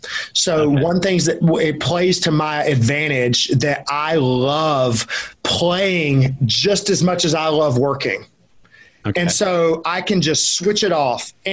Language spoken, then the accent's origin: English; Alabama, United States; I'm from Alabama. So I don't ask me to spell on your show, Rick.